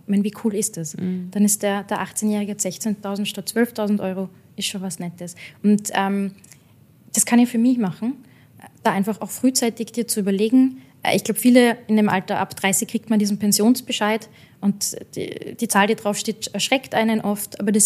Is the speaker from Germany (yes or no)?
no; Austria; Es ist bei uns in Österreich